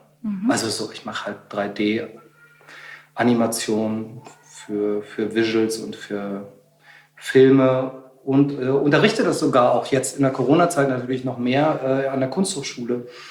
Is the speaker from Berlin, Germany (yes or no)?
yes; East Berlin, Berlin, Germany; Wir kommen aus der DDR, wir sind in Ost-Berlin hier haben wir gewohnt, ich bin ja auch groß geworden. Aber die ersten 3 bis 4 Lebensjahre bin ich mit dem Staatszirkus der DDR mitgetourt.